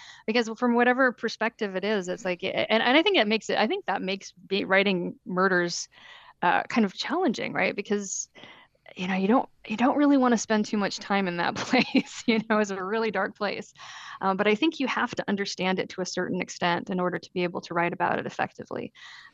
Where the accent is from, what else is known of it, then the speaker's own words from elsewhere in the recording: United States; now in Italy; As an American living there, I wasn't confronted with it on a daily basis, but people who live there really are. I think we're sort of shielded a little bit as Americans living there.